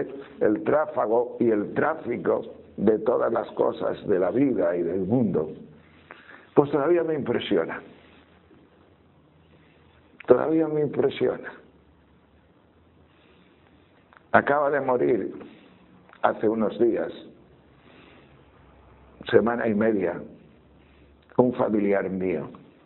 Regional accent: Tejerina, Castile and León, Spain; a mi gente de Tejerina, que es mi pueblo

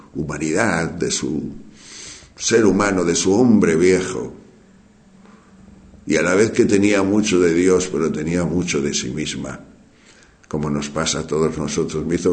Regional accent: Castile and León, Spain; La maestra de novicias de Corea, española, de aquí de León, de mi pueblo, me decía a mí

